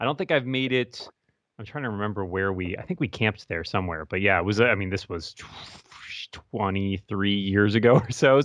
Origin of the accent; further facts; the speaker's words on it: Massachusetts, United States; Pretty much. I was born outside of Boston. Grew up in the same place, basically. Went to school in Western New York with a brief stint. I studied abroad in Scotland for a little while.